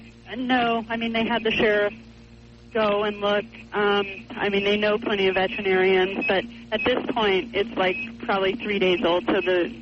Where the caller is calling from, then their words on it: Montana, United States; I'm calling from Montana, and I need some information.